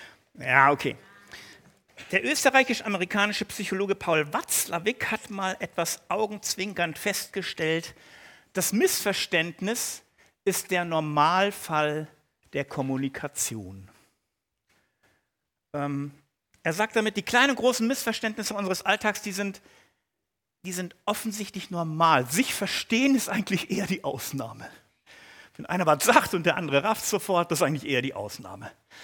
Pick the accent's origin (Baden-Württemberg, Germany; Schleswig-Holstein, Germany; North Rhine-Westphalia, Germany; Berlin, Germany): Schleswig-Holstein, Germany; Bad Segeberg; born there; also born or lived in Hamburg; Und ich bin ja gebürtig Bad Segeberg, also von da ganz oben, Hamburg dann noch gewesen.